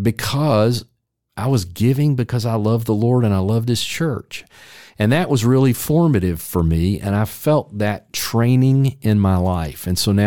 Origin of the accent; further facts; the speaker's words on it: Memphis, Tennessee, United States; For example, the church where I grew up in Memphis, we did this.